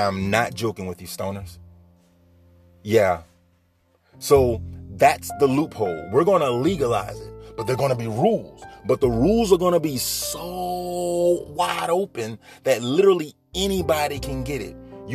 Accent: Bridge City, Louisiana, United States; also born or lived in Baton Rouge; but I was born right here in Louisiana. You know what I mean? Baton Rouge, Louisiana, to be exact. Moved to New Orleans as a child, raised in Bridge City. All I know is Louisiana

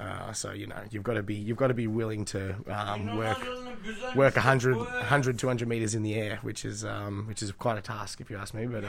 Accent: Sandringham, Victoria, Australia; I grew up in the Bayside town of Sandringham.

